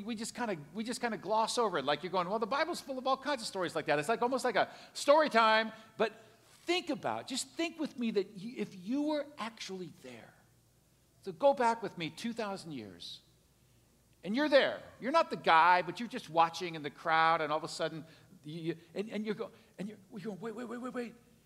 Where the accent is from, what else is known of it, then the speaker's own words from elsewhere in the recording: Green Bay, Wisconsin, United States; I grew up in the Green Bay area.